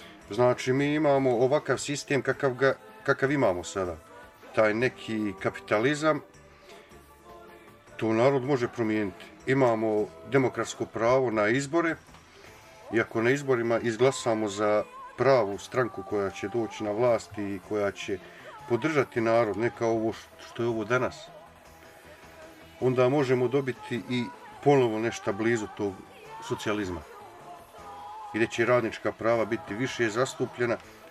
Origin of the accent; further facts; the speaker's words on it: Bosnia & Herzegovina; Znači, mi smo došli tamo iz Bosne, i gdje god dođemo, mi smo jedni drugim najbliži